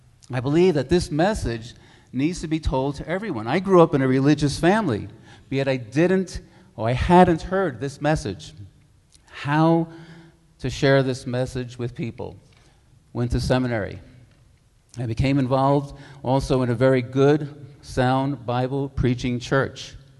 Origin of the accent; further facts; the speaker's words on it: New York City, New York, United States; I grew up in New York City in a very religious family, very religious home, yet I didn't have a personal born-again experience with Jesus.